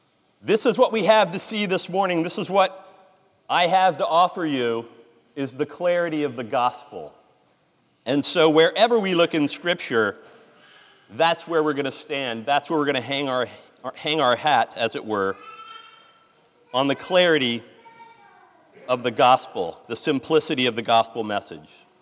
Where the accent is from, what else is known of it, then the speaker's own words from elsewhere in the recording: Sterling, Virginia, United States; I grew up in Faith Bible Church in Sterling, Virginia.